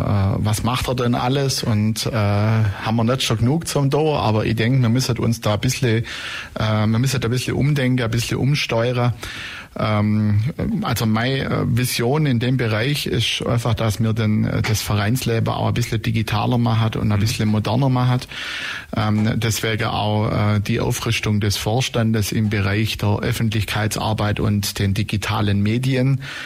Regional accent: Blaubeuren, Baden-Württemberg, Germany; Und ich selber bin ja aus Blaubeurer oder aus der Blaubeurer Ecke.

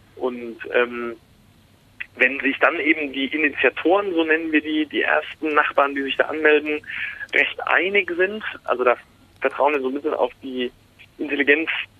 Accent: Dormitz, Bavaria, Germany; born there; in meinem Geburtsort in Dormitz, das ist so ein kleines oberfränkisches Dorf bei Erlangen

